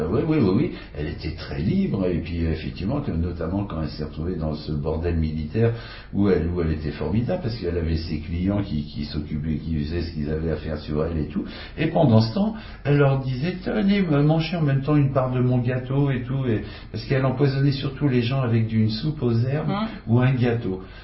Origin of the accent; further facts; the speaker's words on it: Normandy, France; Non, moi je suis normand, mais j'ai acheté une maison en Bretagne.